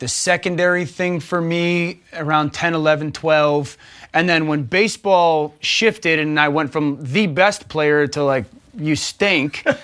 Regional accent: Shelton, Connecticut, United States; I grew up in Shelton, Connecticut. High school football is a big deal.

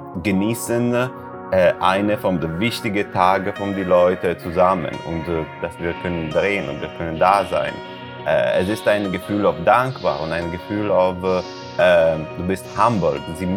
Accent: Italy; German is a second language; now in Germany; So, ich komme aus Italien. Ich komme aus Italien

